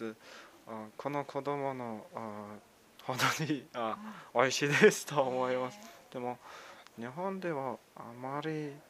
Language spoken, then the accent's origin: Japanese; Zavkhan, Mongolia; Japanese is a second language; now in Japan; モンゴルから来ました。はい、出身は私モンゴルのザオハンのところに生まれました。